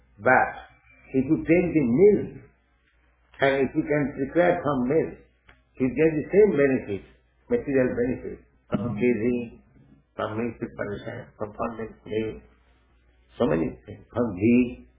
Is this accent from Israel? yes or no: no; India; English is a second language; No, we have no objection, but because we come from India, this winter is a little troublesome for us.